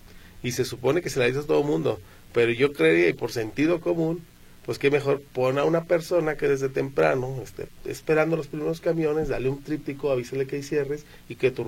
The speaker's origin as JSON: {"language": "Spanish", "country": "Mexico", "said": "y como mexicanos, mientras no hay el cintito o la mano dura, hacemos lo que queremos."}